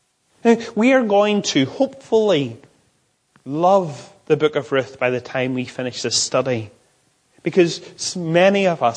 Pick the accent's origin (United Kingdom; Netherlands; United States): United Kingdom; Ballymoney, Northern Ireland; I come from Ballymoney, which means town of the bog. It's not a very flattering name.